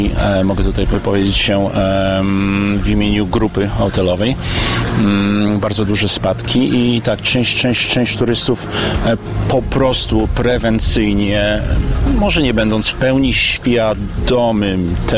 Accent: Lower Silesian Voivodeship, Poland; Ja sam, przyznam się, nie jestem z Karpacza. Urodzony i wychowany na Dolnym Śląsku.

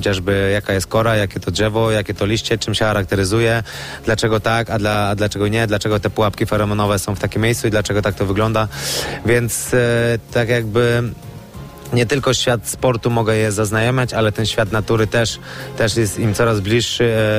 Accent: Kudowa-Zdrój, Lower Silesian Voivodeship, Poland; Ja pochodzę z Kudowy Zdrój. W momencie, kiedy się przeniosłem do Milicza

